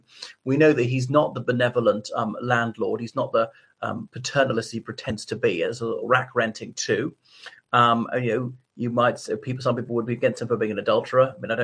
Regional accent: Ireland; from Ireland.

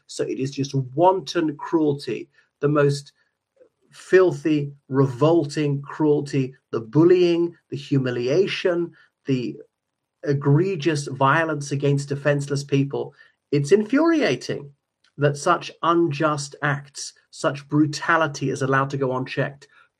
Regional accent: Ireland; o everyone … from Ireland.

